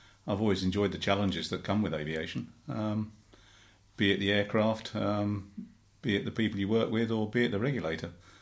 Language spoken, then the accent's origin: English; Shoreham-by-Sea, South East England, United Kingdom; born there; I was born in Shoreham-by-Sea in Sussex.